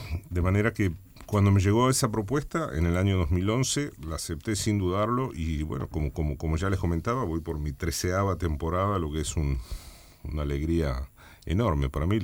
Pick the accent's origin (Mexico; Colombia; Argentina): Argentina; La Plata, Buenos Aires Province; born there; Yo nací en La Plata, hijo de familia entrerriana.